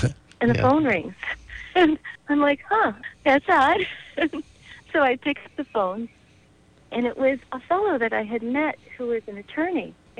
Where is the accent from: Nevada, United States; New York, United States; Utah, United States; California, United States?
New York, United States; Buffalo; It's my hometown, and it's having a big resurgence right now, and I love being a part of influencing the community there. I love bringing things from the West Coast back to my hometown